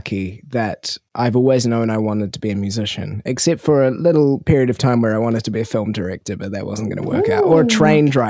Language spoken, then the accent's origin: English; Auckland, New Zealand; now in Wellington, New Zealand; Well, I am a musician based in Wellington, Aotearoa. I grew up in Auckland.